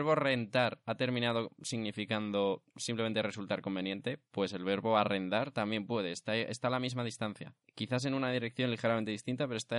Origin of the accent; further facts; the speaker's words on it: Madrid, Community of Madrid, Spain; no he escuchado eso en la vida, soy de Madrid.